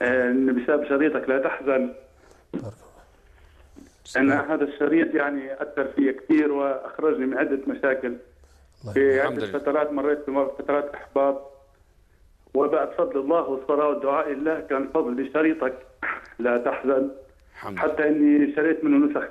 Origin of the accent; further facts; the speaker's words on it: Palestine; now in Libya; أنا فلسطيني وعايش في ليبيا